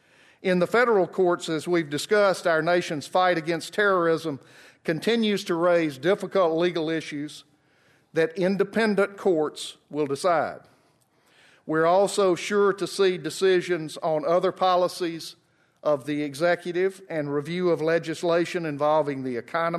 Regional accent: Alabama, United States; In my home state of Alabama, as in other states, we elect most of our state court judges in partisan elections.

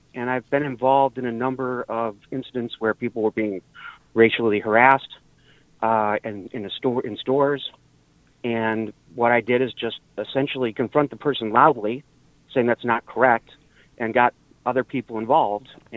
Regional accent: Midwest, United States; Being a small man growing up in the Midwest, there are a lot of big people that picked on me

